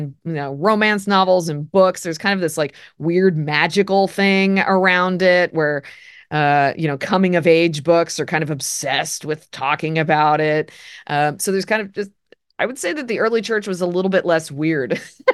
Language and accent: English; Colorado, United States; So I'm originally from Colorado. So that's in the West, not the Midwest, the West in the United States. I grew up right in front of the Rocky Mountains.